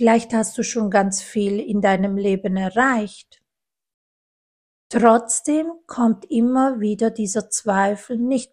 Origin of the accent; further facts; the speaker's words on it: Italy; bei mir in Italien, ich bin Italienerin